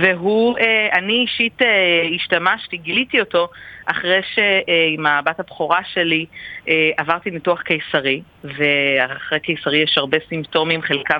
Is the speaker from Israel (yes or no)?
no; Iran; אני איראנית